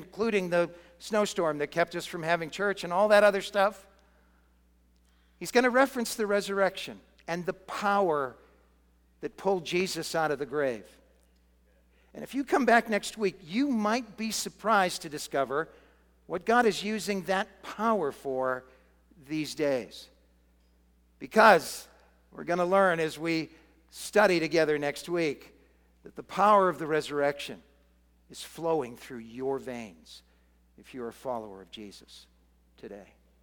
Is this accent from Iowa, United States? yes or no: no; Massachusetts, United States; I grew up in Massachusetts too